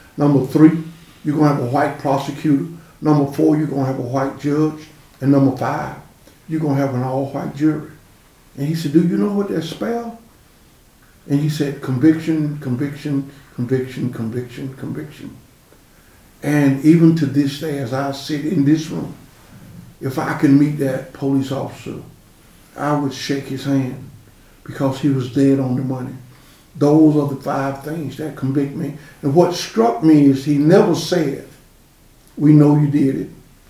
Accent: Alabama, United States; Well, growing up in Alabama, I had the privilege of, I call it living a great life.

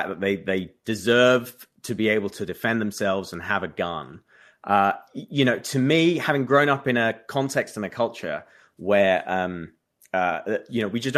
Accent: United Kingdom; I'm on very shaky ground as a Brit who visits and loves America quite often

